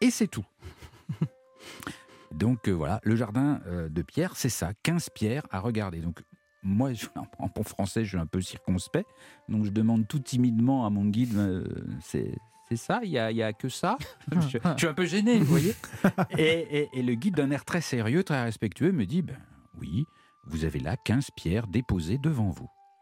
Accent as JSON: {"language": "French", "country": "France", "said": "en tant que Français"}